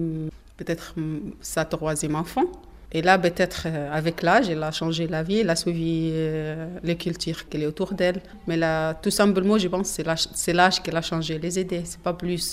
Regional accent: Esna, Luxor Governorate, Egypt; Je viens de Sud d'Égypte, dans une petite ville qui s'appelle Esna, entre Louxor et Aswan.

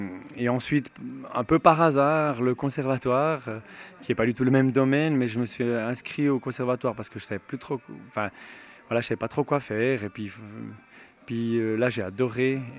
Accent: Jura, Switzerland; now in La Chaux-de-Fonds, Switzerland; je venais du Jura, et je viens toujours du Jura, enfin, j'habite Chaudefonds maintenant, mais je suis descendu ici à Neuchâtel pour faire un apprentissage de dessinateur technicien sanitaire.

